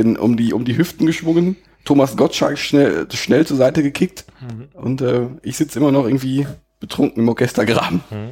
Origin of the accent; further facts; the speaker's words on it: North Rhine-Westphalia, Germany; mich als Sauerländer alienated das nicht so